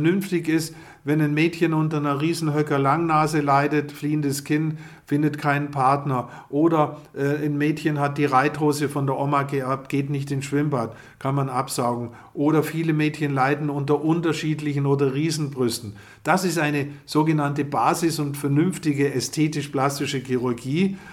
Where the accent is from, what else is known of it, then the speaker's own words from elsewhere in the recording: Lake Constance, Germany; Nein, ich glaube, das ist meine Heimat.